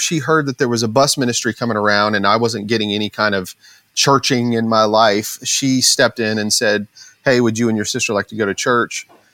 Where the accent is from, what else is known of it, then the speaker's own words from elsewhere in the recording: United States; And so I was trying to understand, as an American, one of our things is life, liberty, and the pursuit of happiness, right?